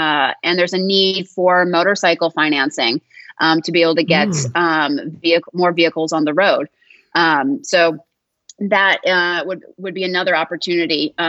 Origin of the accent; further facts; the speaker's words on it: United States; I've only worked in emerging markets, even though I'm American.